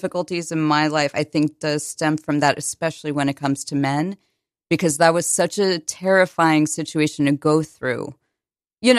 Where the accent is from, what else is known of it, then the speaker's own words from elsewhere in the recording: Connecticut, United States; also born or lived in New Jersey / Maryland / Virginia; I moved around a lot. I was born in New Jersey, moved to Maryland, then Virginia, then a number of towns in Connecticut.